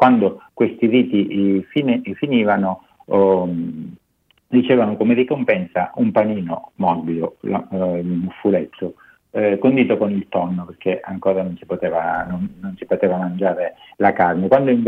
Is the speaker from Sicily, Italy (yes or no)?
yes; Licata, Sicily, Italy; Per esempio a Licata, io sono di Licata